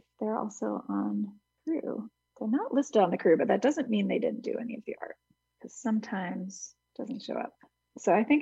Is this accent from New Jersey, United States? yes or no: no; Hudson, New York, United States